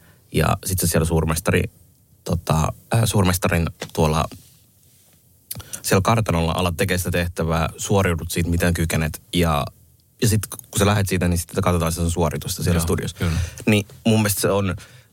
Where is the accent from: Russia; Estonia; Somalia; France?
Somalia; now in Finland; kun me tultiin pakolaisin Suomeen 89, niin me kelattiin, että me vielä mennään takaisin. Silleen, että niin. Ne ajattelivat, että se oli hetkellistä. Mutta sitten jossain muodossa on vaikka esimerkiksi somalien sisällissota on jatkunut melkein tähän päivään.